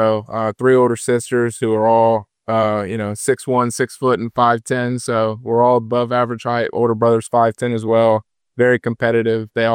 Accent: Georgia, United States; I'd never quail hunted before, even though I'm from Georgia and we have a ton of them there.

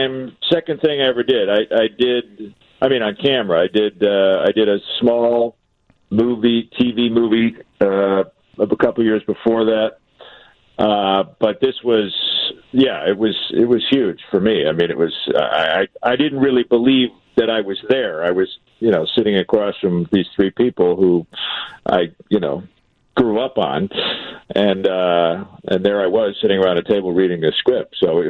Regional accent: Rolling Meadows, Illinois, United States; also born or lived in Park Ridge, United States; I'm from Rolling Meadows.

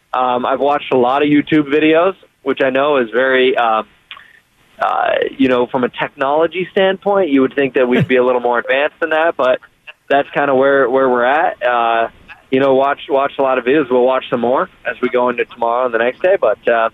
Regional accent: Columbus, Ohio, United States; And number two, I'm from Columbus, Ohio, so a college town, right?

